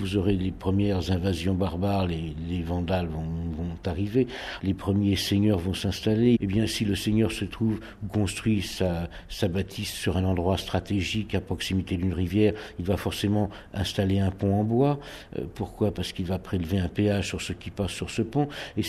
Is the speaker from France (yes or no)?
yes; Gallargues-le-Montueux, Occitanie, France; puisque je suis originaire de Galargue